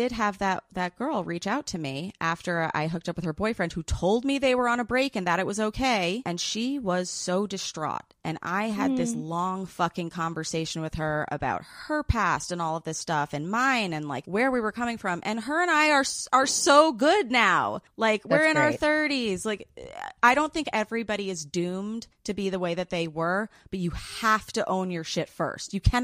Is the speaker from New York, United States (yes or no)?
yes; New York City, New York, United States; I grew up in New York City.